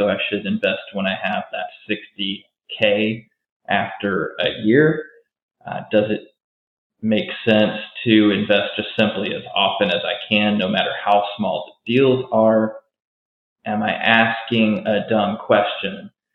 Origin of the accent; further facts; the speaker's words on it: Memphis, Tennessee, United States; I'm from Memphis, Tennessee. I have a small portfolio. I own 3 short-term rentals here in Memphis